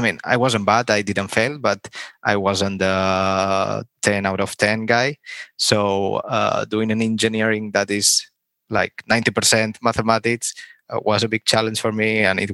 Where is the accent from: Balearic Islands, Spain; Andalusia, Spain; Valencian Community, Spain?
Balearic Islands, Spain; also born or lived in Barcelona / Stockholm / Madrid; I'm from Spain. I'm 30 years old. I'm currently living in an island called Mallorca. It's really known for its touristic holidays. I live most of my life here in Mallorca